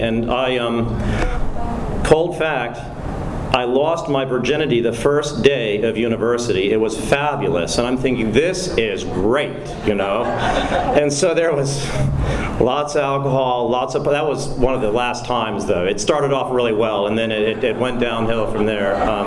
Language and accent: English; Florida, United States; I was growing up in Central Florida, Redneckville